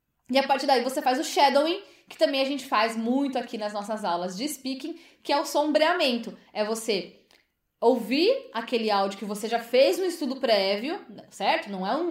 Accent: Osasco, São Paulo, Brazil; born there; eu não nasci na Inglaterra, eu nasci lá em Osasco, São Paulo, Brasil

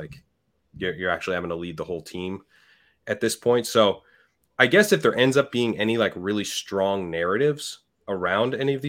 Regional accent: Pennsylvania, United States; But Sirianni, remember, was also getting, like I grew up near Philadelphia.

